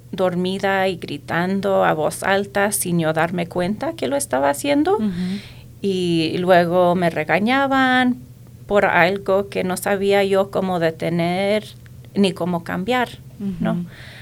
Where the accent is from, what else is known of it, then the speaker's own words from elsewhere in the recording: Denver, Colorado, United States; Nací, crecí en Denver, por medio de Chihuahua, México, donde todavía vive la mayoría de mi familia.